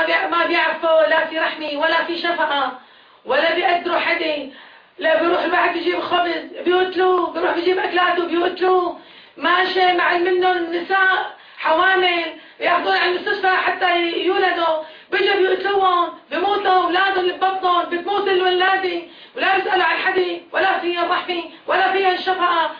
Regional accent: Homs, Homs Governorate, Syria; أنا زوجة الشهيد من حمص،

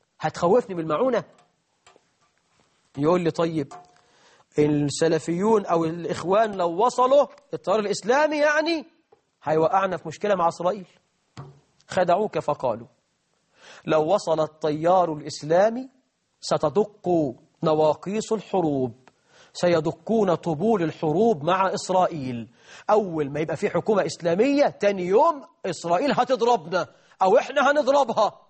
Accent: Egypt; هو أنا مش من مصر ولا إيه؟

